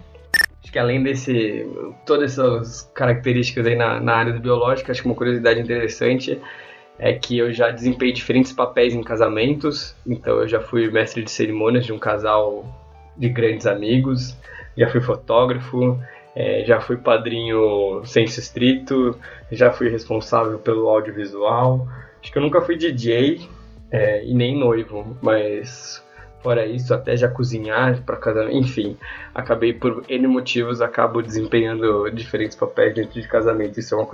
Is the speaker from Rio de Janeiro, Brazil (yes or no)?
no; Franco da Rocha, São Paulo, Brazil; Nasci em São Paulo, mas cresci na Grande São Paulo, em Franco da Rocha, Caieiras.